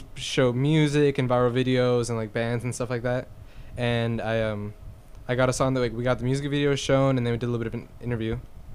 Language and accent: English; Peru; moved away; I went to Peru in the summer. I went to my hometown